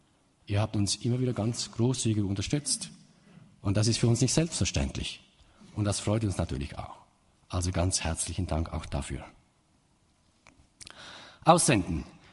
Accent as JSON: {"language": "German", "country": "Switzerland", "said": "da bin ich so ein wenig die falsche Person, nicht nur als Schweizer."}